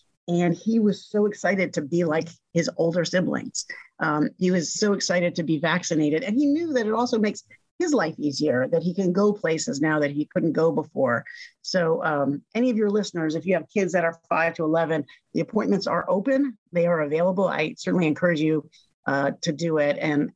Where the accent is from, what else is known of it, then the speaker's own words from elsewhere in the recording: Wheaton, Maryland, United States; now in Kensington, United States; I grew up over in Wheaton and love representing that part of the county. Now I live here in Kensington